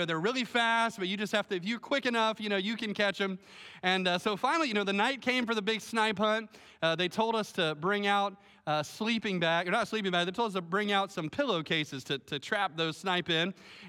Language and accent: English; Melbourne, Florida, United States; I grew up here in Melbourne, and I grew up at this church.